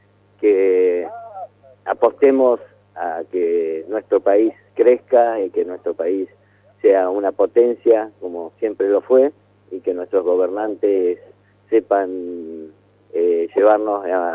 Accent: Zapala, Neuquén, Argentina; recordando que Zapala es una linda ciudad, yo soy nativo de acá y la quiero mucho

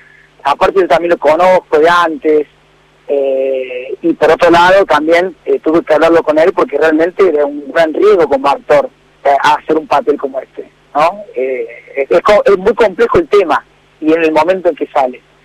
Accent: Córdoba, Argentina; para mí creo que como cordobés es una cita obligada

